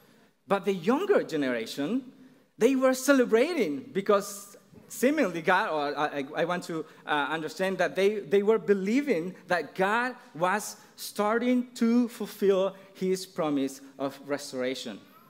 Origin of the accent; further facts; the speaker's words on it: Mexico; accent: Mexican; English is a second language; I'm gonna try to say with my thick Mexican accent, so let's see if it works.